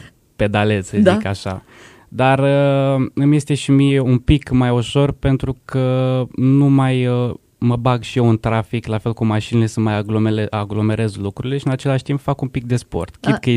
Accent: Iași, Iași County, Romania; Da, eu sunt eșean de când m-am născut. Sunt aici din Iași. Și sunt student în anul întâi master la geografie

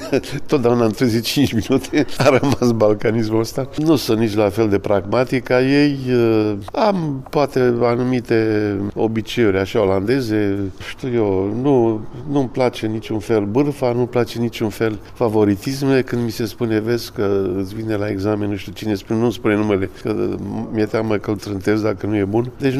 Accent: Romania; În primul rând, ca român, ai voie astăzi să locuiești, să lucrezi oriunde în Europa

